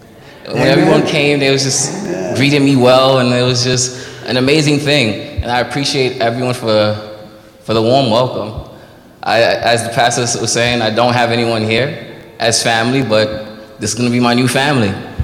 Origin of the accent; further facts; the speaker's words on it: New York City, New York, United States; also born or lived in Haiti; I am from New York City, born in Haiti.